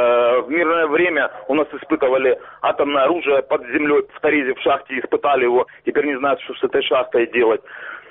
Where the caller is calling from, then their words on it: Donetsk, Donetsk Oblast, Ukraine; Я с Донецка … из Донецкой области.